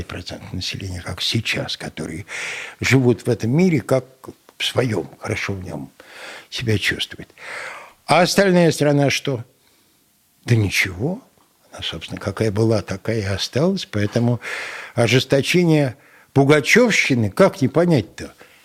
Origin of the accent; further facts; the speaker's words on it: Moscow, Russia; вы знаете, я москвич